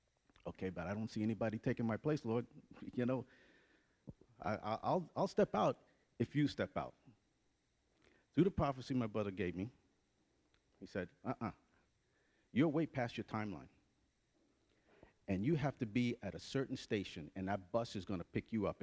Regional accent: Bronx, New York, United States; To give you a little background about me, I'm originally from the Bronx.

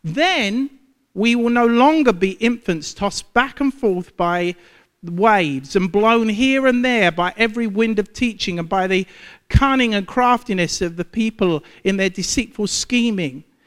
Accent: London, United Kingdom; now in United States; Because I'm actually a Londoner. That's where I was born and bred, East London.

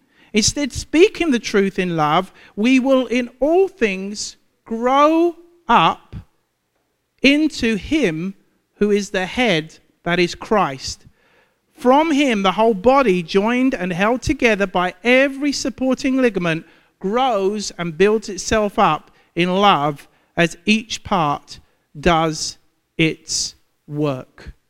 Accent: London, United Kingdom; now in United States; Because I'm actually a Londoner. That's where I was born and bred, East London.

